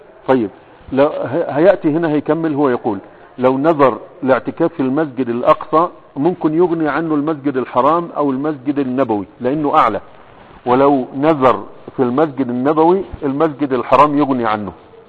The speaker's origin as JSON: {"language": "Arabic", "country": "Egypt", "said": "زي عندنا في مصر البدوي والغيرها"}